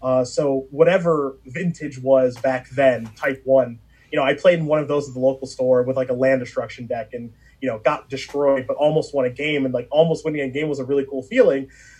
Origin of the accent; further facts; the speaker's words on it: Strongsville, Ohio, United States; So when I grew up in Strongsville, Ohio, a suburb of Cleveland, I had a friend named John Cross, who I met on the school bus